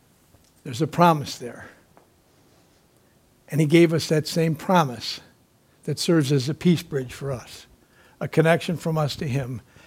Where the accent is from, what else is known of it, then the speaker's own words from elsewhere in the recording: Buffalo, New York, United States; Thinking about that the other day, I thought about growing up in Buffalo.